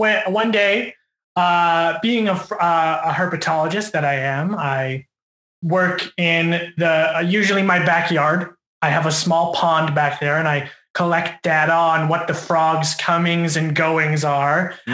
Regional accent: Bella Coola, British Columbia, Canada; I am from Bella Coola, British Columbia. I've lived there my entire life.

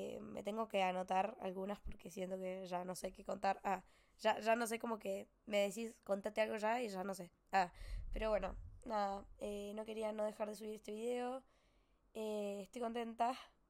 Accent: La Florida, San Luis, Argentina; toda mi adolescencia la viví allá en la Florida, que acá, si ustedes buscan en internet, la Florida San Luis, van a entender un poquito más

